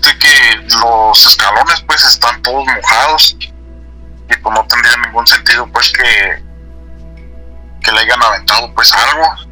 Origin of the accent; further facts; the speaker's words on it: Michoacán, Mexico; now in United States; Pues ahorita estoy aquí en California, pero pues soy de Michoacán.